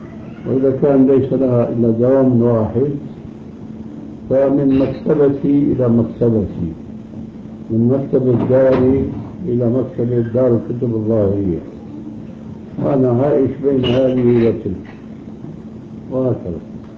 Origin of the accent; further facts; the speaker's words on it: Syria; لكن كما يقول عندنا في الشام الحكي بين بعضنا الآن